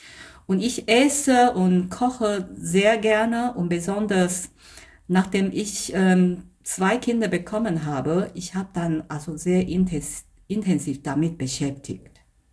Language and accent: German; Taiwan; German is a second language; Also ich komme ursprünglich aus Taiwan